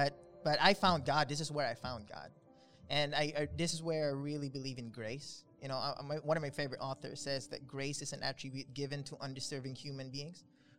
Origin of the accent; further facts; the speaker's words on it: Negros Island Region, Philippines; I'm from Negros.